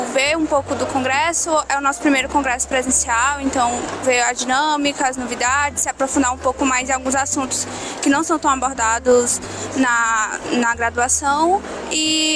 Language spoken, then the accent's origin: Portuguese; Teresina, Piauí, Brazil; eu sou de Teresina, Piauí, mas também faço faculdade na Universidade de Pernambuco, no Recife.